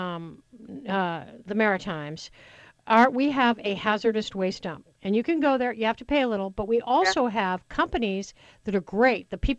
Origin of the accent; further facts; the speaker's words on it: Colorado, United States; listen, I grew up near Rocky Flats.